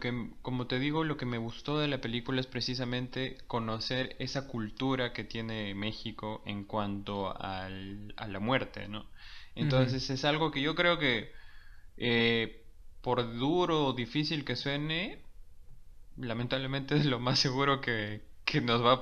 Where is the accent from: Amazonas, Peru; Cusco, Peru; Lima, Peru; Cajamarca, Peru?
Cajamarca, Peru; Yo, tú sabes, soy de Cajamarca y nosotros en Cajamarca celebramos el carnaval y es la mejor